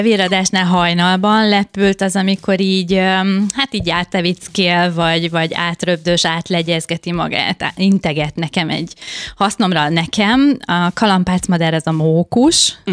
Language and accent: Hungarian; Zala, Hungary; ugye én egy zalai lány vagyok, kágyilló, firhang, lóca, vagy éppen lepcsánka, olyan szavak, amelyeket csak egy bizonyos tájegység lakói ismernek